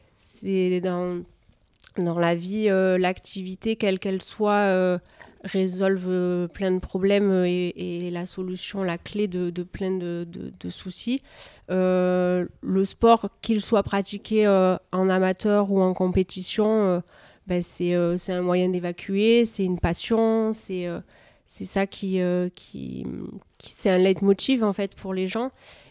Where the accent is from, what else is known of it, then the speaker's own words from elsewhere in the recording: Auvergne-Rhône-Alpes, France; now in Oraison, France; Je viens de l'Isère. Là, je suis à Oraison pour le travail et pour maintenant ma vie de couple.